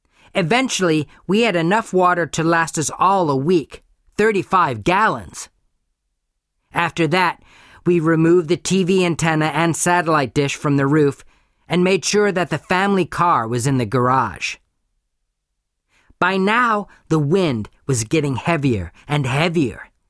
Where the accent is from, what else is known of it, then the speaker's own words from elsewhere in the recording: Wheaton, Illinois, United States; I come from Wheaton, Illinois.